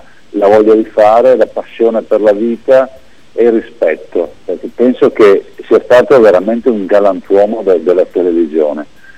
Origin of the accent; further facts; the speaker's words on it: Veneto, Italy; Poi pensare di avere come veneti la prima donna presidente del Senato nella storia italiana è un momento di soddisfazione.